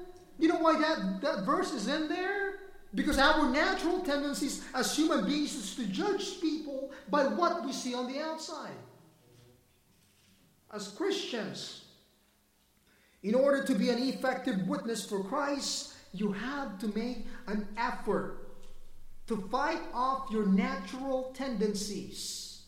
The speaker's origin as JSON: {"language": "English", "country": "Philippines", "said": "because after all, I am a Filipino."}